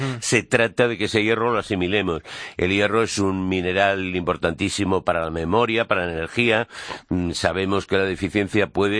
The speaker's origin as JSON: {"language": "Spanish", "town": "Madrid", "region": "Community of Madrid", "country": "Spain", "said": "Los de la Prospe, que hemos ido siempre. Yo soy de la Prospe"}